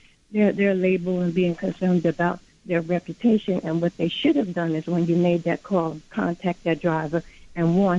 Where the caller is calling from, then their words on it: New York, United States; I'm calling from Long Island.